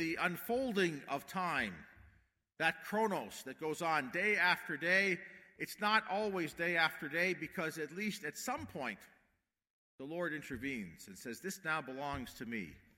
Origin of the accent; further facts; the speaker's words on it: Calgary, Alberta, Canada; now in Ontario, Canada; Growing up in Calgary, the 5 o'clock Saturday Mass is very important.